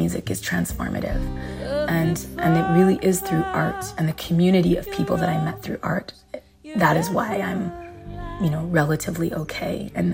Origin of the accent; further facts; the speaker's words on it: Montreal, Quebec, Canada; And if I said I'm from Montreal, born and raised